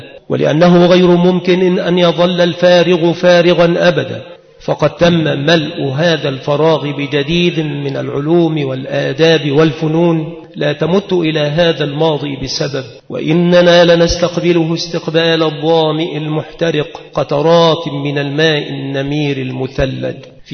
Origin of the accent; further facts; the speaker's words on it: Egypt; عندنا في مصر